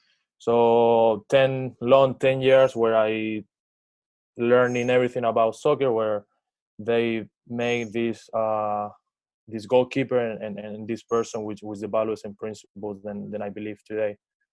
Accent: Santiago, Santiago Metropolitan Region, Chile; I'm from Santiago, Chile. I grew up in a very humble neighborhood, with a lot of social problems, you know, like I'm not coming from a rich place.

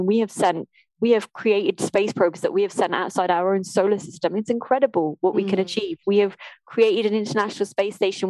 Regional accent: England, United Kingdom; I was born and raised in the Midlands.

